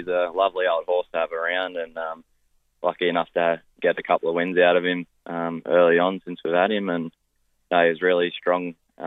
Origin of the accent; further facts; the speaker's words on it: Junee, New South Wales, Australia; I'm originally from Junee, down near Wagga